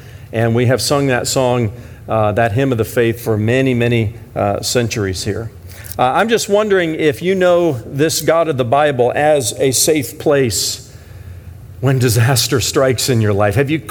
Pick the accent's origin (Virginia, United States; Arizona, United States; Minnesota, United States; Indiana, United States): Indiana, United States; Fort Wayne; I grew up in Fort Wayne, Indiana, and it was the Tri-Cities region because three rivers came together in Fort Wayne.